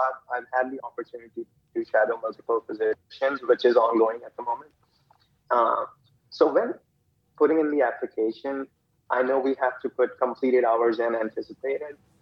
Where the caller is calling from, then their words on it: Dallas, Texas, United States; I'm calling from Dallas, Texas.